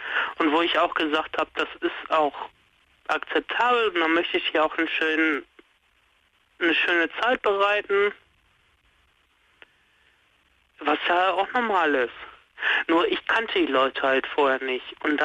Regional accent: North Rhine-Westphalia, Germany; Ich komme aus dem Ruhrgebiet, so.

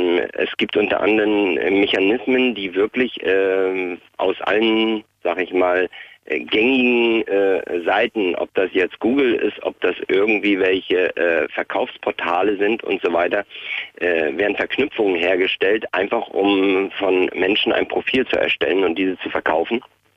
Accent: Hanover, Lower Saxony, Germany; Nein, ich bin im Moment in Berlin, komme aber aus Hannover.

